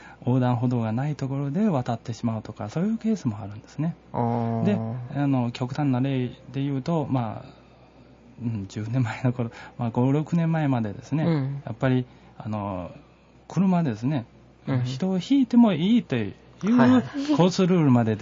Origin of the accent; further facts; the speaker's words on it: China; Japanese is a second language; now in Japan; 中国人としては、まあ、中国で、はい、やってることですね、ごく普通な感じですね。